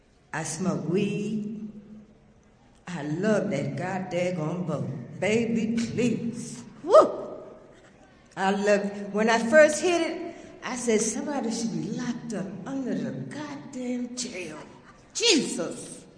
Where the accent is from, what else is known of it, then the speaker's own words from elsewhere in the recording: Maryland, United States; I'm from Southern Maryland, and I left home when I had my first child.